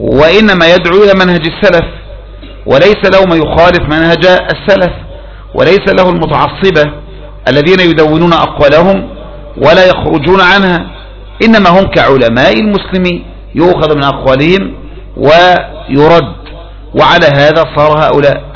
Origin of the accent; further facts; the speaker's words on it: Egypt; أما هنا في مصر فإنهم يحذرون تحت مصطلح المداخلة، لكن الجامية قليلة التناول والورود عندنا في مصر